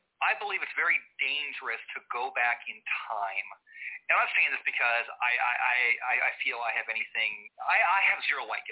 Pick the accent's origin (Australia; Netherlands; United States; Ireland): Ireland; Do I, as an Irishman, go back and say